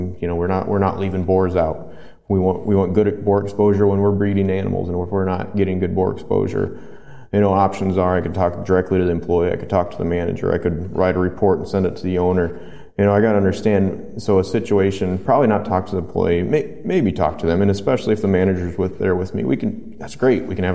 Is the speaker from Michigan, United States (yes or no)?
yes; Michigan, United States; So I'm originally from Michigan and went to Michigan State for undergrad. My passion for pigs took me out to Iowa State.